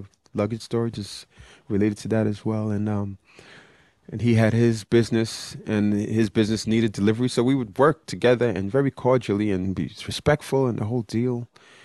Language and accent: English; Brooklyn, New York, United States; I am black. We come from different backgrounds. He's from Connecticut. I am from Brooklyn, New York City.